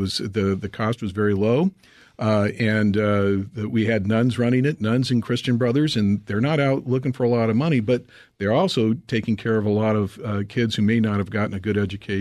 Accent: Chandler, Arizona, United States; I am. Born and raised in Chandler.

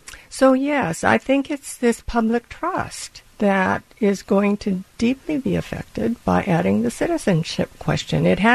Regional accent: Idaho, United States; born there; I was very aware that I was born in Idaho and my siblings were born in Seattle.

